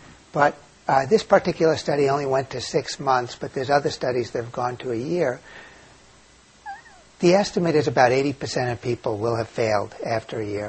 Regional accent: New York City, New York, United States; now in Montreal, Canada; Coming to Montreal as an American from New York City, I quickly made the resolution to learn French.

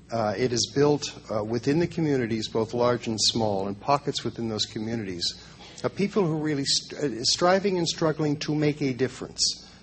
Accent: Toronto, Ontario, Canada; I come from Toronto, so universally I'm hated across Canada.

